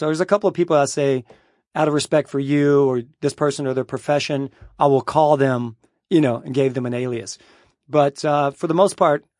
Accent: Owensboro, Kentucky, United States; When I grew up in Owensboro, Kentucky, someone in the ninth grade, a friend, started

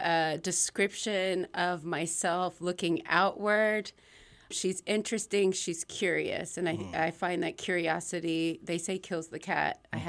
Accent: Philadelphia, Pennsylvania, United States; Yeah, I'm from Philadelphia. I kind of bounced around a lot.

